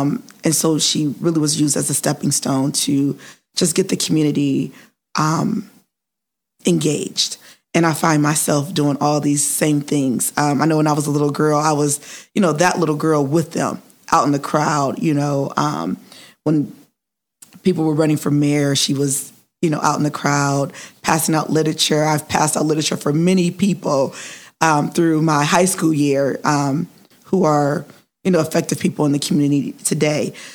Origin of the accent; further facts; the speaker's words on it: Akron, Ohio, United States; thank you for having me here today. I was born and raised here in Akron, Ohio, graduated from Akron Public Schools.